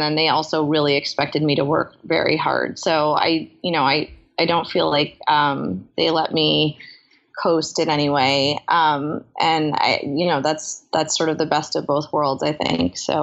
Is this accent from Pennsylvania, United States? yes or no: no; New York, United States; so I grew up in New York.